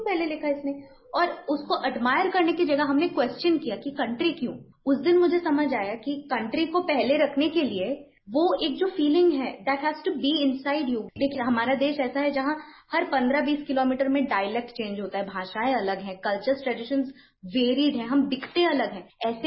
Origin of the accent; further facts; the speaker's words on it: Assam, India; first language Bengali; मैं north east से हूँ, मैं असम से हूँ, मेरा मदर टंग बंगाली है। कितने मजे की बात है, आई come from Assam, I speak Bengali